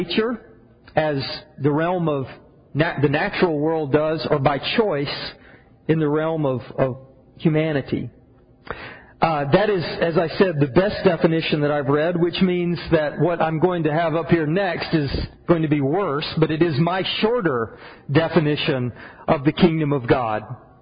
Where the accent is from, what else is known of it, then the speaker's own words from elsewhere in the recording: the South, United States; I was a religious kid growing up in the South, in a home with Christian parents, going to church every time the doors opened.